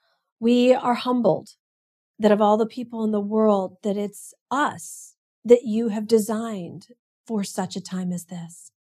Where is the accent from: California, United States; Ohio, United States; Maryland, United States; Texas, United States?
California, United States; Los Angeles; And so they were like, hey, where are you from? And I said, LA.